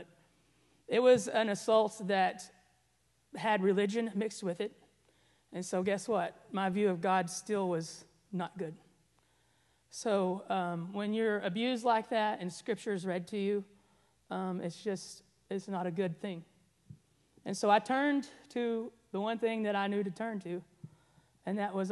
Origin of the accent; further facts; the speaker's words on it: Arkansas, United States; I was born in Arkansas, raised in Arkansas, came from a home that was dysfunctional.